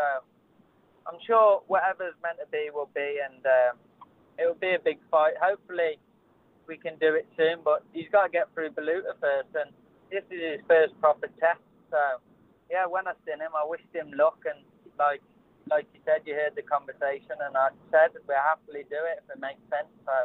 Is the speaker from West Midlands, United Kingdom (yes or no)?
yes; Telford, West Midlands, United Kingdom; Thanks to Telford, my people in my hometown getting behind me.